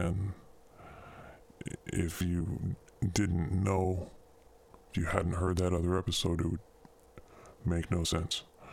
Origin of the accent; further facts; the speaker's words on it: California, United States; Maybe it's because we're both from California or something.